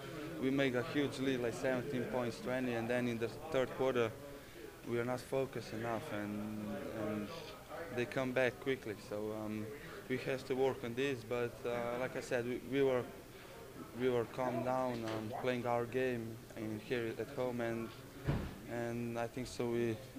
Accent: Slovenia; Because I'm from Slovenia

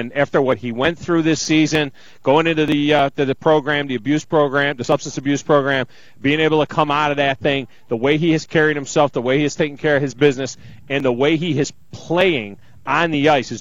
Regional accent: New York, United States; I was born in Western New York. I grew up in Western New York.

